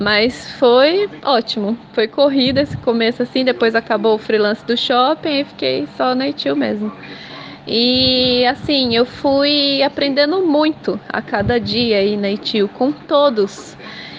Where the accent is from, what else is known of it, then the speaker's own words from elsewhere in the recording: Senhor do Bonfim, Bahia, Brazil; born there; also born or lived in Pindamonhangaba / São Bernardo; now in São Paulo, Brazil; eu sou nascida na Bahia, né? Senhor do Bonfim, Bahia. Aí de lá fui para Pindamonhangaba, de Pindamonhangaba para São Bernardo e de São Bernardo para São Paulo.